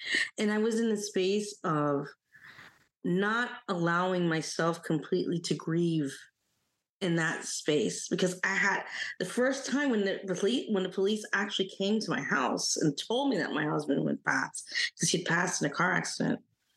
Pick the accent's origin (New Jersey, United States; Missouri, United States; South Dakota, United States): New Jersey, United States; Summit; born there; I was born in Summit, New Jersey, but I was born in a Caribbean household. My mom's family is Jamaican, and I grew up with them.